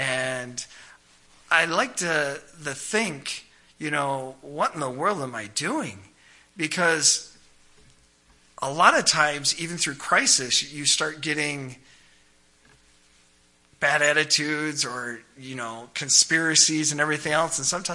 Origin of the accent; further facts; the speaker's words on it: Vermont, United States; also born or lived in New Hampshire; But being born in New Hampshire, raised in Vermont, my childhood